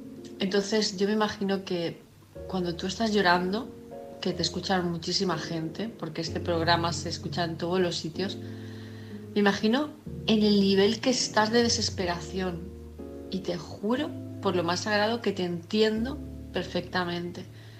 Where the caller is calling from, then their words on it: Palma de Mallorca, Balearic Islands, Spain; de Palma de Mallorca